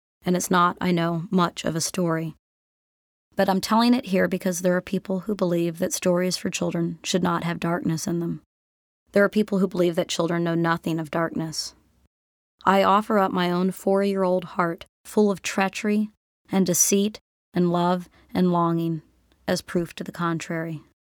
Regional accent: Florida, United States; also born or lived in Philadelphia; I grew up in Florida, but before Florida, until I was 5 years old, I lived in a house on Linden Lane in Philadelphia.

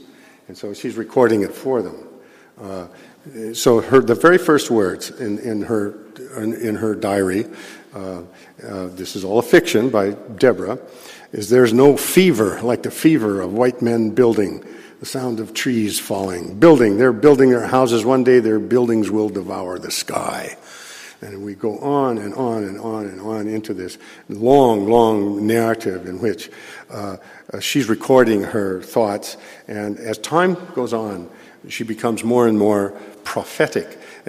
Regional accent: Montana, United States; born there; We're both from the Flathead Nation. I was born there, and my family had been, you know, living on Flathead soil for 100-some years.

